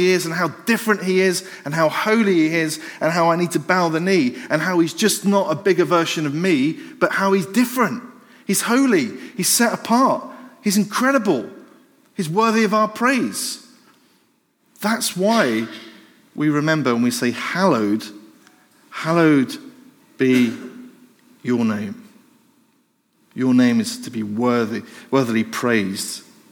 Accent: United Kingdom; I am a citizen. I'm born and bred in the United Kingdom. I'm a citizen of the United Kingdom under the rule and the reign of the Queen.

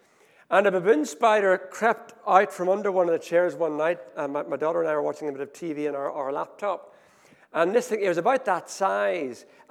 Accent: Ethiopia; I grew up in Ethiopia, and I can imagine it because I grew up in this kind of a society, particularly when we lived in northern Ethiopia in a very remote desert village.

